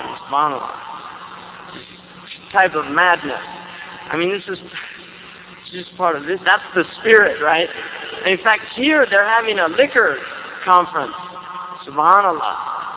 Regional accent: California, United States; I'm definitely not a Habashi from Lebanon. All right, I'm a Muslim from California.

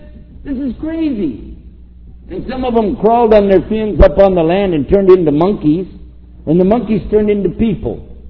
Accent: Washington, District of Columbia, United States; Kind of like, I'm from Washington, D.C. We get a lot of hot air over there, especially election time.

